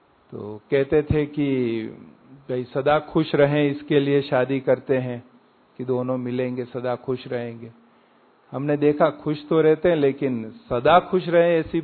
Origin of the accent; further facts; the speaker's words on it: Rajasthan, India; हमारा गांव यहाँ माउंट आबू से थोड़ा दूर उदयपुर, आपने नाम सुना होगा, उदयपुर के पास में गांव है। तो वहाँ फिर दसवीं तक वहाँ पूरी पढ़ाई करके फिर उदयपुर आ गए कॉलेज करने के लिए